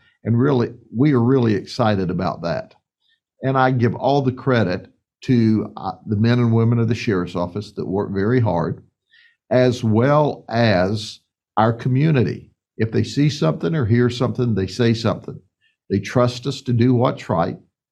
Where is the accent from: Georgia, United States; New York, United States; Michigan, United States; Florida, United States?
Florida, United States; Lakeland; I was born and raised here in the county, in Polk County, in Lakeland.